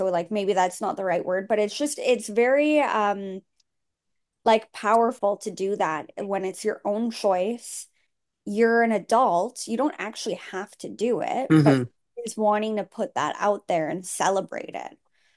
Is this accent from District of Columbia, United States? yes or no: no; New York, United States; So like I'm a New Yorker and I look down on the people who, who live in Queens, or they live in, Long Island or something like